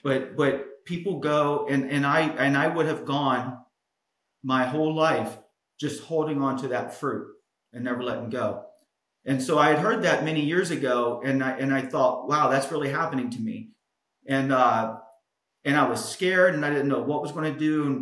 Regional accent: Cincinnati, Ohio, United States; We were both born and raised in Cincinnati. Everything we knew was there.

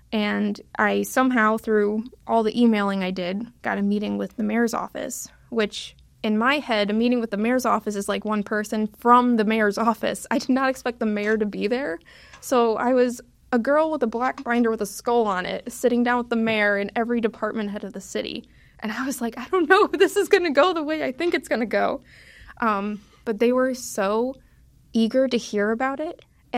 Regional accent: Connecticut, United States; That was in Connecticut. I'm from Connecticut.

